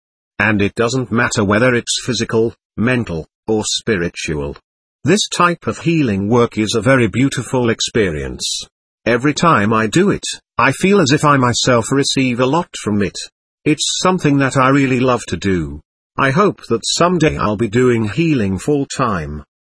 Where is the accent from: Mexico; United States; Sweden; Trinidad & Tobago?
Trinidad & Tobago; I was born in Trinidad. People here are fascinated when they meet me because of my accent. It was great growing up there, among so many races and creeds.